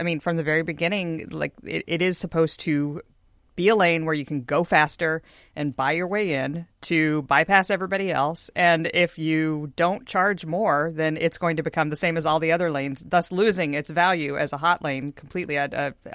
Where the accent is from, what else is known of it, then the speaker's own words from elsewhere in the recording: Houston, Texas, United States; I mean, I'm from Houston, land of the, you know, 24 lane Katy Freeway